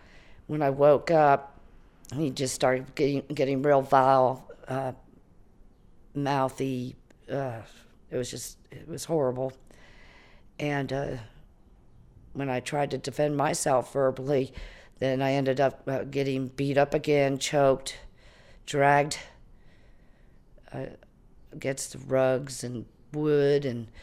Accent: Pittsburgh, Pennsylvania, United States; I'm from Pittsburgh, Pennsylvania.

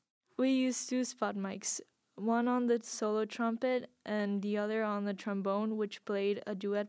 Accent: Mexico City, Mexico; I'm a freshman in high school. I'm from Mexico City

